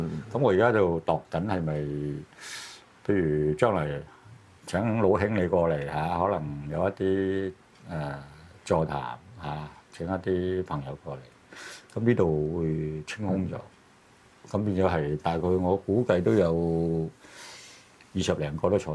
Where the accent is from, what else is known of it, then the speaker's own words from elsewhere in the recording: Hong Kong; 香港到底我哋香港人何去何從？